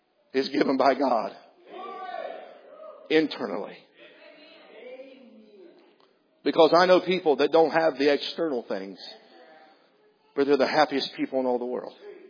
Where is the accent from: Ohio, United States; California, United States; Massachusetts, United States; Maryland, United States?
Ohio, United States; I guess I am from Southern Ohio.